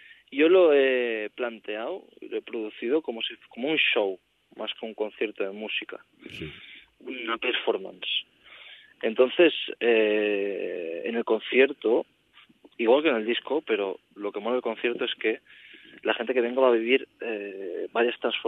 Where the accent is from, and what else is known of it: Valencia, Valencian Community, Spain; born or raised there; also born or lived in Barcelona